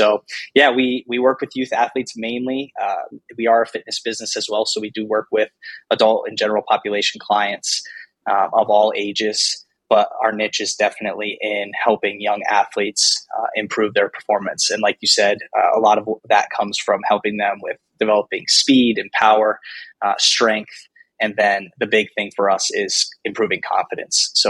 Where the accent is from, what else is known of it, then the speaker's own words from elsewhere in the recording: Connecticut, United States; moved away as an adult; I'm from the East Coast originally, so I'm originally from Connecticut. I went to school out there.